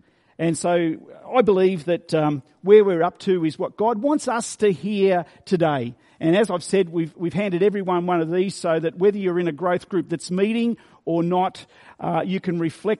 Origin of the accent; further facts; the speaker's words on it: Victoria, Australia; Some of you may be aware that I grew up in Victoria. I was in a family of five. I have an older sister and a younger brother. So I was the oldest son in my family, and my dad was an orchardist. We grew apples.